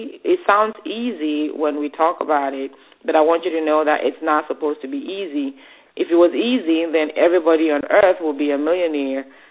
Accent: Cameroon; now in United States

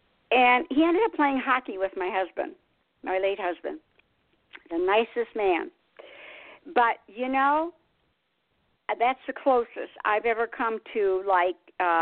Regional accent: Michigan, United States; you know, in Michigan, I came from Michigan.

